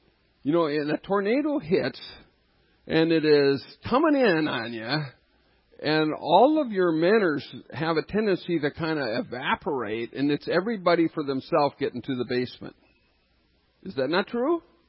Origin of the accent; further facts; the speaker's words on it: North Dakota, United States; everybody else knew what was going on, but I'm from North Dakota. I didn't know what was going on.